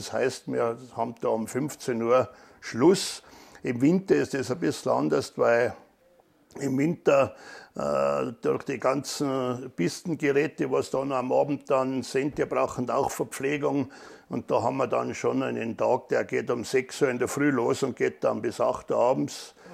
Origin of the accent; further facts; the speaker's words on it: Brixen im Thale, Tyrol, Austria; Ich komme aus Brixen im Tale. Ich bin der 4. Sohn von einer Bauernfamilie